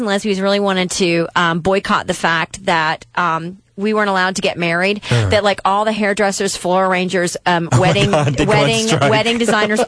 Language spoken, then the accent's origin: English; Tennessee, United States; You say it so much better than me. See, I'm from Tennessee.